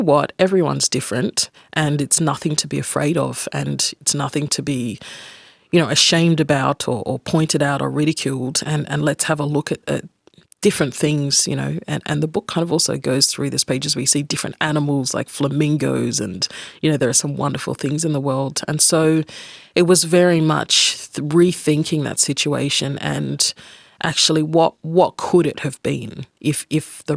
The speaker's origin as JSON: {"language": "English", "country": "Australia", "tie": "born or raised there", "said": "which growing up in Australia before the internet age, there weren't many of them."}